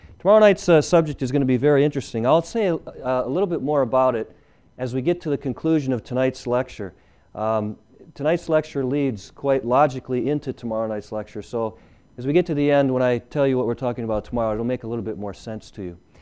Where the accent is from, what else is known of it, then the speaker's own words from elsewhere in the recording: Illinois, United States; now in New York, United States; I grew up in Illinois. Coming out here to New York and going up in the Adirondacks, it's beautiful up there.